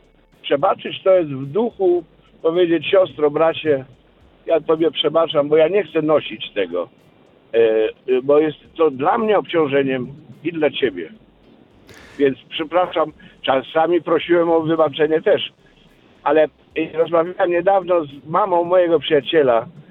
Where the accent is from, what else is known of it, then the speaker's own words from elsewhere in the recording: Upper Silesia, Poland; To jest miasto, do którego wyruszyłem z mojej małej ojczyzny, z południowej Polski zachodniej, ze Śląska Górnego, żeby zdobyć świat.